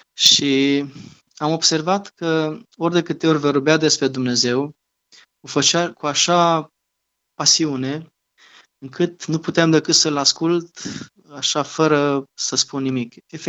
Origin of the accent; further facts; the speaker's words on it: Târgoviște, Dâmbovița, Romania; Eu sunt deloc din Târgoviște.